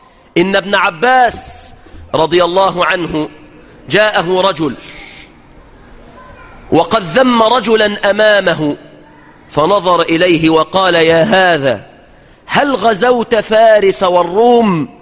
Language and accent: Arabic; Egypt; اللهم احفظ بلادنا مصر عزيزة قوية مستقرة بالإسلام